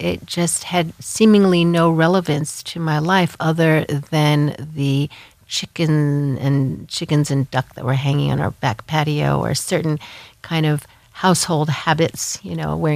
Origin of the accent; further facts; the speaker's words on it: New York, United States; born there; also born or lived in China; I was born in New York. However, I have spent a pretty good chunk of my life in China.